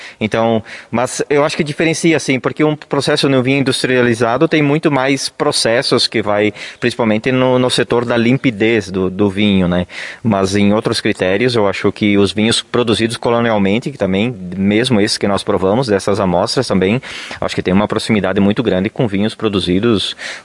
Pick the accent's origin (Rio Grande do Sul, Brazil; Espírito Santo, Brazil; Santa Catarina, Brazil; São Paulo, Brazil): Rio Grande do Sul, Brazil; Lagoa Vermelha; Sim, eu sou natural aqui de Lagoa Vermelha … sou natural aí da Campina, do sítio do Erval.